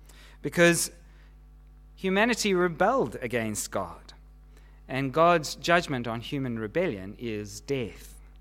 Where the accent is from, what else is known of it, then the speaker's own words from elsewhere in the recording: South Africa; moved away as an adult; now in Australia; Well, that was not easy, because we had been born and brought up in Southern Africa. Our culture, our language, our values, our history, our education, and our experience were all, of course, Southern African. That is our motherland. So when we moved to Australia, I decided that I would stop calling South Africa home.